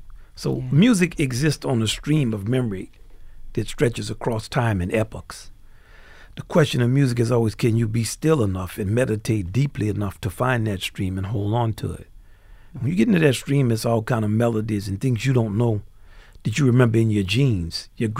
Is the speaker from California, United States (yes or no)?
no; New Orleans, Louisiana, United States; I grew up in New Orleans, so I was familiar with the forms in practice.